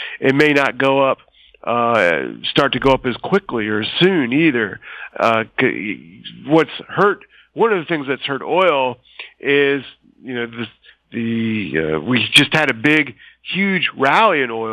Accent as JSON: {"language": "English", "country": "United States", "said": "as an American myself"}